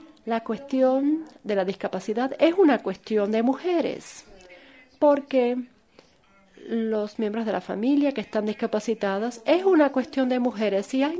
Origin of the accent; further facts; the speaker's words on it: South Korea; Spanish is a second language; moved away as an adult; yo vengo de Corea.